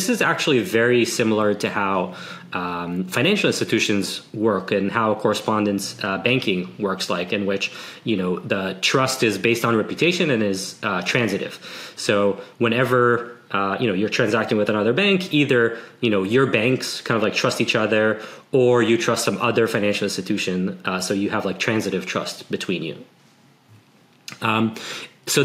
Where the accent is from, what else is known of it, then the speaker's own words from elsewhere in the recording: Israel; moved away as an adult; So I'm originally from Israel and I worked on a few consumer startups back in the day